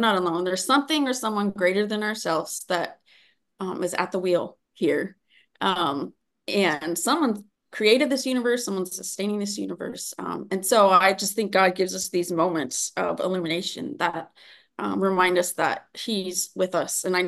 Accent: Chicago, Illinois, United States; Yes, I grew up in Chicago, which is like the Mordor, you know, in Lord of the Rings, you know, where there's like this just a concrete jungle everywhere.

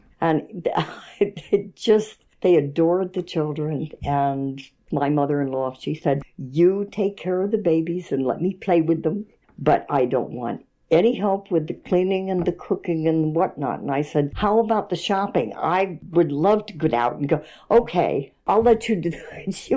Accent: New Jersey, United States; also born or lived in Philadelphia, United States; I was born in Philly, but my parents lived in Princeton, and then we moved to Maplewood, and then we moved to Short Hills.

